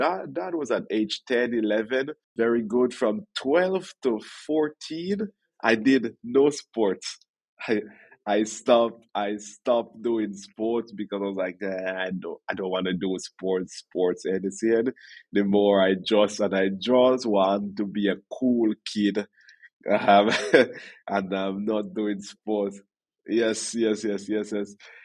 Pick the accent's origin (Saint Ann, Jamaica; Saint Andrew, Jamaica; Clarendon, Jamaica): Saint Ann, Jamaica; Ocho Rios; I am originally from Ocho Rios, Jamaica. So that's a lovely little tropical island